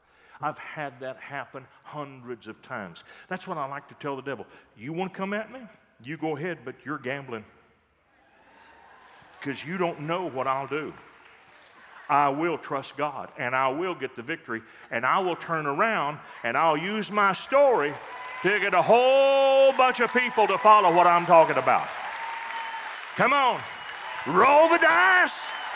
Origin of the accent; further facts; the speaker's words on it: Texas, United States; Now, I told you I come from Texas, out in the panhandle, actually, and we have dunghills out there.